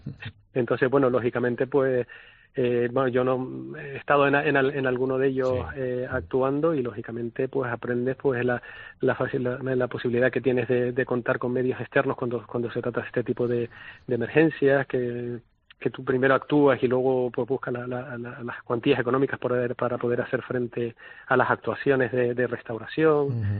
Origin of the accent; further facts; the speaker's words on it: Spain; como los españoles son muy muy socarrones, nos reímos, mira lo que se prevía y lo que hay.